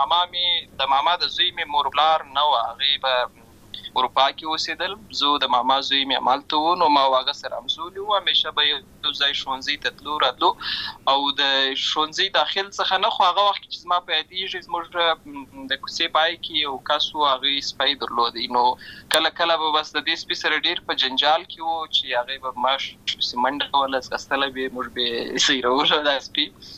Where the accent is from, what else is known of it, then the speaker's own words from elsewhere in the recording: Lashkar Gah, Helmand, Afghanistan; زه په اصل کې د ورزغان ولایت یم، اما زه په هلمند ولایت د شکرګاه کې پیدا شوی یم، اما د لوی سوې یم،